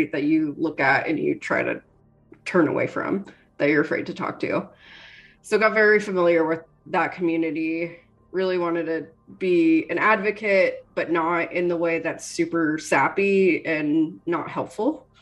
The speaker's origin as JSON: {"language": "English", "country": "Canada", "said": "I'm Canadian, dual citizen."}